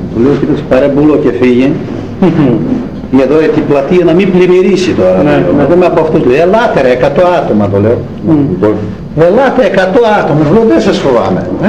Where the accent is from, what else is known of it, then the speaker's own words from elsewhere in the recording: Greece; born there; γεννήθηκα εδώ, στην Ελλάδα, πατρίδα μου εδώ.